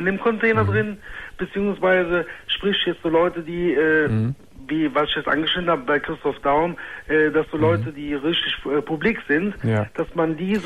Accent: Germany; born there; ich lebe hier in Deutschland. Ich bin auch hier in Deutschland geboren.

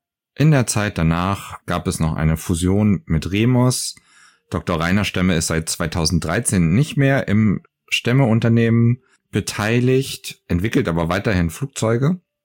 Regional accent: Hameln, Lower Saxony, Germany; Ganz in der Nähe der Stadt, wo ich aufgewachsen bin, nämlich Hameln

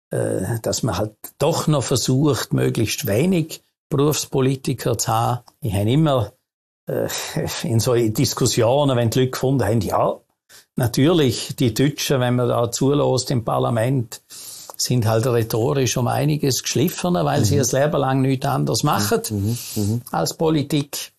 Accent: Vorarlberg, Austria; Als Vorarlberger habe ich so in Vorarlberg noch eine Bewegung miterlebt

